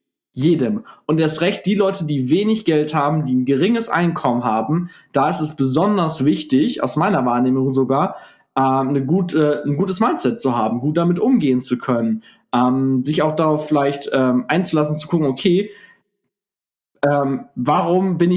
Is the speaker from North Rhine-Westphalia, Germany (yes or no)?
yes; Gelsenkirchen, North Rhine-Westphalia, Germany; ich bin ja aus Gelsenkirchen